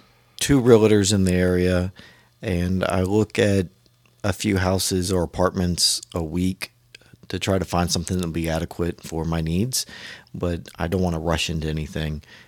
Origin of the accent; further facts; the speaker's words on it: Poquoson, Virginia, United States; Born and raised in Pocosin. I did all 12 grades of school there.